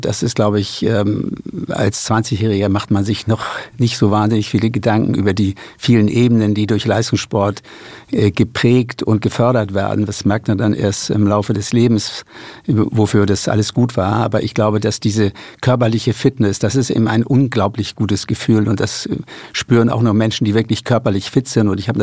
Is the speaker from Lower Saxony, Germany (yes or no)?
yes; Lower Saxony, Germany; ich bin auf dem Lande aufgewachsen in der Lüneburger Heide